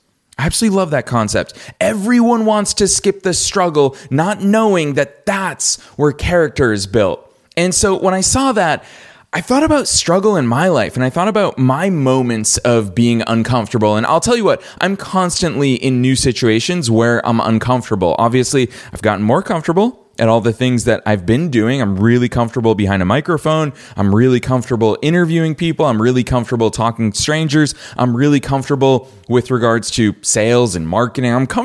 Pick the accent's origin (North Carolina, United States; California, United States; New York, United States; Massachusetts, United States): Massachusetts, United States; Boston; I grew up in Boston, I went to college in Boston, I started my first two businesses in Boston